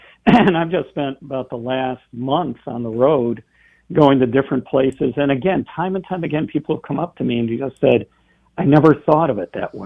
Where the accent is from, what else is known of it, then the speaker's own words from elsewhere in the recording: Philadelphia, Pennsylvania, United States; born there; well, I was born in Philadelphia, but I was barely there. My dad was in the Navy.